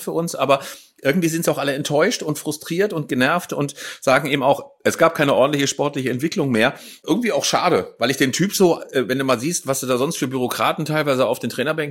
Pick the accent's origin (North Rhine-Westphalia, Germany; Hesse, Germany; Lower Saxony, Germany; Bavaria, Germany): Bavaria, Germany; born there; Wie gesagt, ich bin da ja in der Nähe geboren. Ich war sehr, sehr häufig im Rosenau-Stadion.